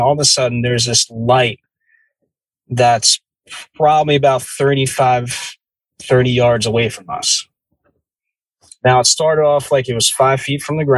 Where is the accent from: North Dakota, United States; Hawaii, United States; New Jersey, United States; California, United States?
New Jersey, United States; And then as we're eating, we hear this noise that I grew up in the Jersey woods.